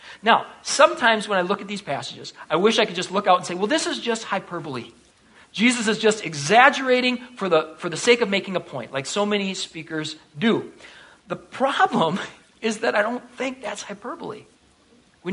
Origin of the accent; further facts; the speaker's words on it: United States; As an American, if we say we're starving, what do we mean?